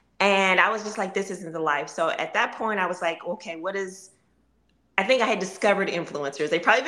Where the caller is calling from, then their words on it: Maryland, United States; I am currently in Maryland.